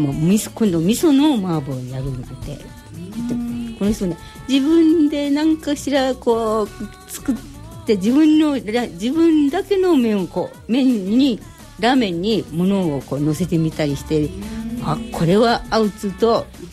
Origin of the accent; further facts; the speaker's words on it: Gunma, Japan; born there; 私群馬なんですね、生まれ